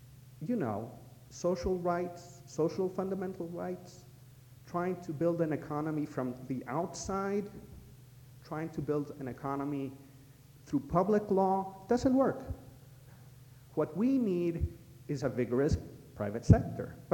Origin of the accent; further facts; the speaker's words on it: Chicago, Illinois, United States; also born or lived in Bolivia; My father was a professor at the University of Chicago. I grew up in Hyde Park on the south side of Chicago. But after school, I went back to my country. I went back to Bolivia.